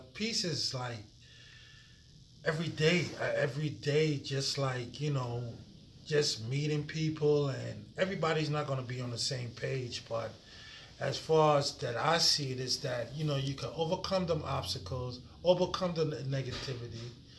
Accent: Trinidad & Tobago; now in United States; Came up here. I'm from Trinidad and Tobago. Came up here in 1976. And I've been here ever since.

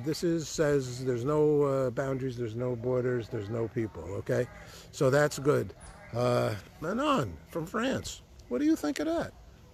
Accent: New York City, New York, United States; you know, I'm a New Yorker. I've been around every inch of that area.

